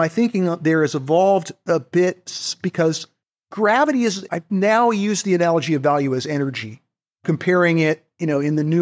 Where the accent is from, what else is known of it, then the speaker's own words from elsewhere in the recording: Los Angeles, California, United States; But I was born in 1960, and as a, you know, adolescent growing up in Los Angeles, I felt like I had been missing out on a renaissance.